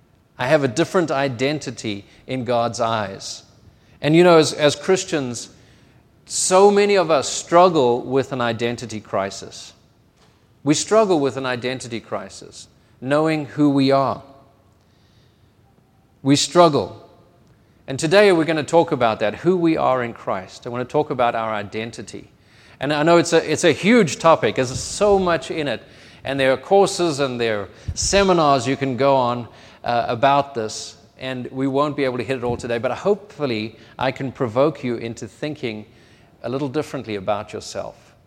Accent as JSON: {"language": "English", "country": "South Africa", "said": "I said, I'm a father, South African. I'm American."}